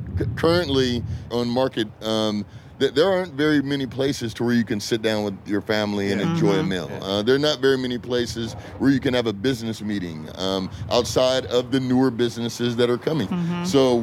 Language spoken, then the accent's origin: English; California, United States; born there; I was born in Sentinella Hospital right around the corner.